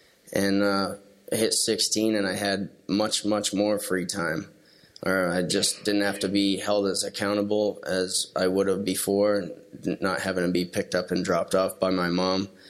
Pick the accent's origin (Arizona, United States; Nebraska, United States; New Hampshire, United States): New Hampshire, United States; Tamworth; I'm from Tamworth area up near Conway, and I grew up with a great family, when I was a kid, going camping, fishing, hunting with my dad